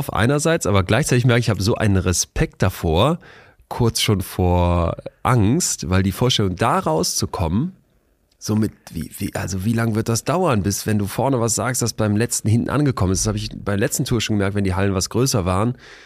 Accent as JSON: {"language": "German", "town": "Cologne", "region": "North Rhine-Westphalia", "country": "Germany", "said": "ich bin ja aus der Ecke Köln"}